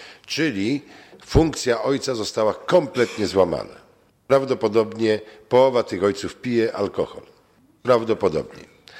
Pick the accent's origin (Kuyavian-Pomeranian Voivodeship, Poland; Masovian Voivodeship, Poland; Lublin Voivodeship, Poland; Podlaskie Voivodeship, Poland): Kuyavian-Pomeranian Voivodeship, Poland; ja pochodzę z terenów wiejskich, z Kujaw, mam tam rodzinę i jeżdżę i widzę, co się dzieje w gminie